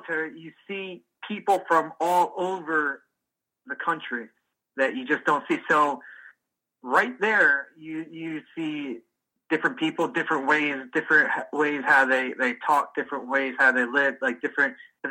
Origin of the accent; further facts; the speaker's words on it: Bloomfield, New Jersey, United States; when I was young, before I moved, I grew up in Bloomfield.